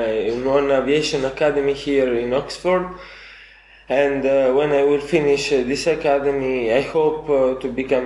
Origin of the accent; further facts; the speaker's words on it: Italy; I'm from Italy, I'm 19 years old, and I'm a student of St. Clair Institute.